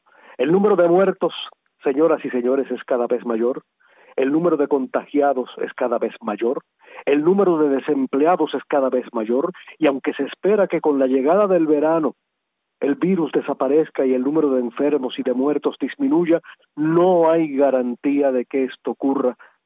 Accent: Cuba; sabemos cómo somos los cubanos

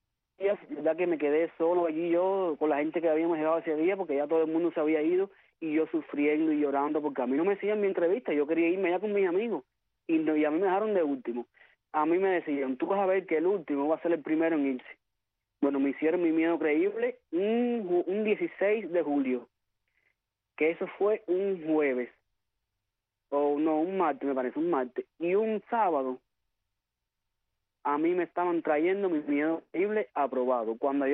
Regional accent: Cuba; moved away as an adult; now in United States; Salgo de Cuba el 26 de abril. Salí de Cuba por Panamá con una visita turista.

